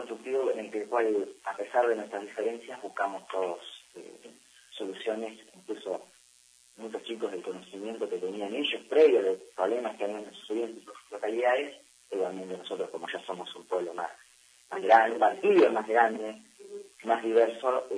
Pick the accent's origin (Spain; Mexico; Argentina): Argentina